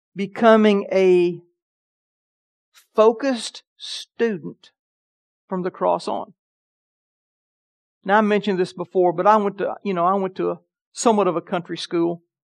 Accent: Alabama, United States; I grew up in Alabama, and Helen Keller, her ministry was still active when I was a boy in Alabama.

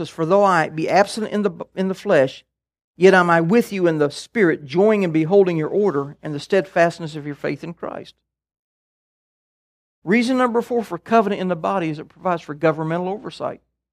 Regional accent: Alabama, United States; also born or lived in Midwest; Not to mention, I moved from the Midwest, really considered the North, to Alabama when I'm 9.

